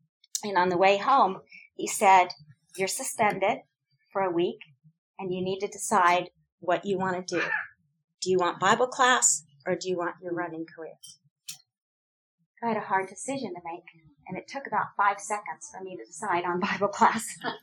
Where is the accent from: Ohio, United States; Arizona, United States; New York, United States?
Arizona, United States; Phoenix; I grew up in Phoenix. It's hot, right? It's a dry heat, but it's still hot.